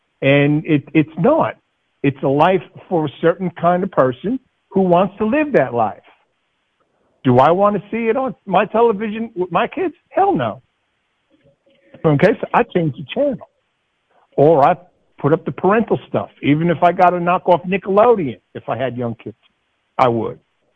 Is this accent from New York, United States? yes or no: yes; New York, United States; I mean, when I grew up in New York, I mean, we only had like 6 or 7 channels.